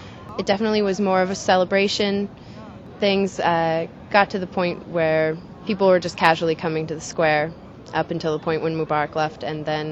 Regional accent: United States; It was interesting being an American citizen there.

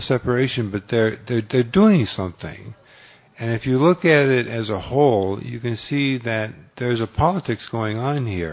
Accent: United States; Yeah, we're not in a position to say that this intervention will fix things because we're American and we know what we're doing

